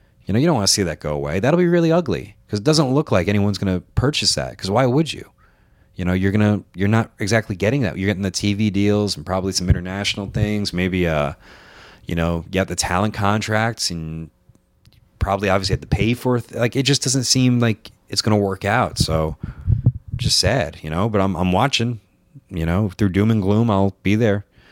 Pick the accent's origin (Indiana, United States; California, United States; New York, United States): New York, United States; Queens; I'm moving to Astoria. That's right. Astoria, Queens. I'm from Queens originally, but I'm going back there because the commute is killing my wife.